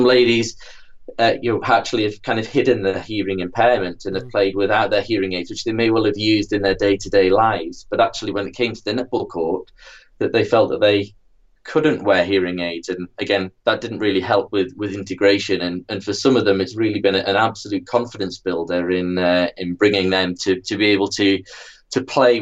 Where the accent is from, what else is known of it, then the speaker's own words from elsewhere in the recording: North East England, United Kingdom; As a boy growing up in Northumberland, we didn't play netball.